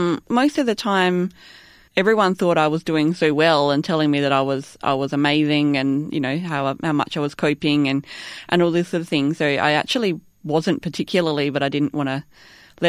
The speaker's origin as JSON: {"language": "English", "town": "Kununoppin", "region": "Western Australia", "country": "Australia", "tie": "born or raised there", "said": "I grew up in Cunnanoppen, which is a tiny little town in the wheat belt that no one's ever heard of except for a few people, I guess. it's a farming area, wheat and sheep, not much water around. Yeah, just small country town."}